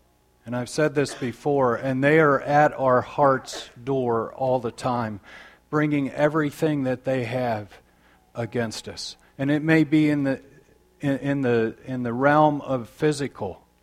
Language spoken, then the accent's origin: English; Michigan, United States; In my young years, when I was young growing up in Michigan, we were involved in installing foundations.